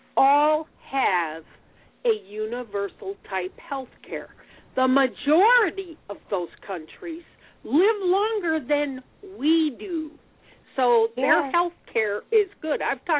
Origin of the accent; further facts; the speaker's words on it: Arizona, United States; I come from Arizona for the majority of my life.